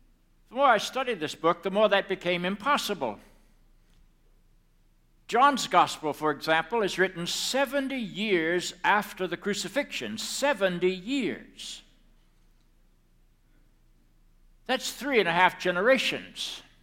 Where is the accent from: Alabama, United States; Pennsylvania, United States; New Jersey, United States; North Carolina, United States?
North Carolina, United States; Charlotte; I was raised in the Bible Belt of the South. I grew up about a block away from the home where Billy Graham grew up. His house was the last house on my Charlotte Observer paper route.